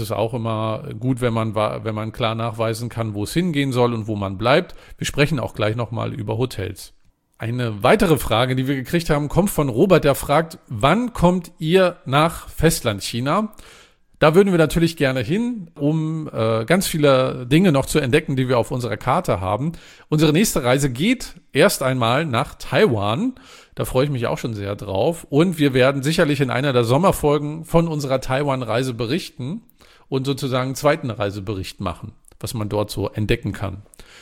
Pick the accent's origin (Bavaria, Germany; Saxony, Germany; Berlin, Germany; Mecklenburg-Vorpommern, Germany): Mecklenburg-Vorpommern, Germany; mein Heimatbundesland ist ja Mecklenburg-Vorpommern.